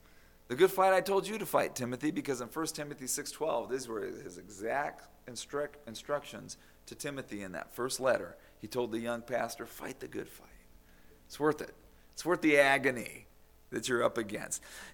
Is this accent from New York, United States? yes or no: no; Phoenix, Arizona, United States; I grew up in Maryville, a part of Phoenix, Arizona. Mostly lower middle class, and all of us boys grew up settling our problems with our fists.